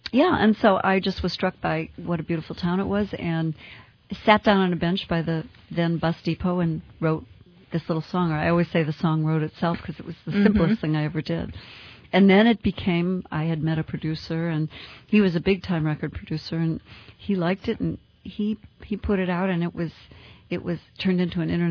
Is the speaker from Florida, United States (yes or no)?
no; Cleveland, Ohio, United States; From Cleveland, Ohio.